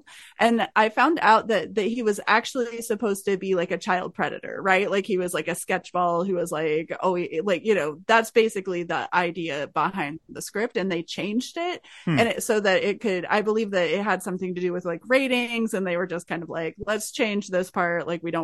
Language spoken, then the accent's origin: English; Missouri, United States; also born or lived in Nashville; I was a kid, I was born in Nashville, but then I lived in a rural town in Missouri, and it was like, VHS every day.